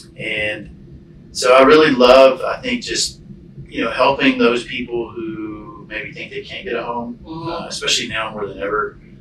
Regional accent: Nashville, Tennessee, United States; now in Franklin, United States; So born and raised in Nashville. I grew up in the burbs. So I grew up on the north side of town, Gouldsville, Hendersonville area, but I've lived in Franklin for the last 25 or 30 years, I'd say.

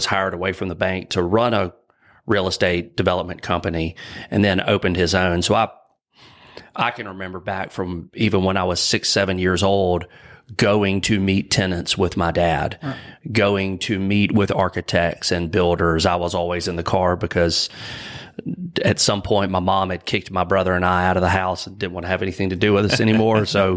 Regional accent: Jackson, Mississippi, United States; So I was born and raised in Jackson. I grew up, went to Jackson Academy all the way from pre-K all the way through.

